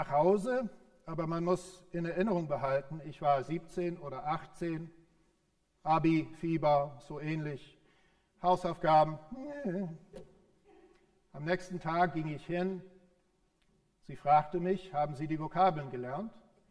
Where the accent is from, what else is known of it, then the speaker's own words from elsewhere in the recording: United States; German is a second language; Und Deutsch ist in den USA, wo ich herkomme, eine Fremdsprache